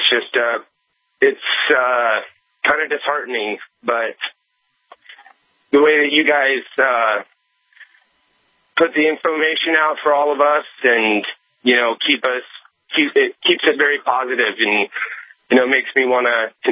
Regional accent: Oregon, United States; And I'm from Southern Oregon here.

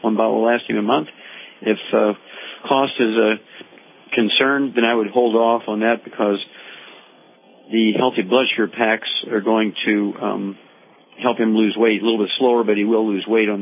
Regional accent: Missouri, United States; Chuck, let's go to Missouri, my home state, and Phyllis.

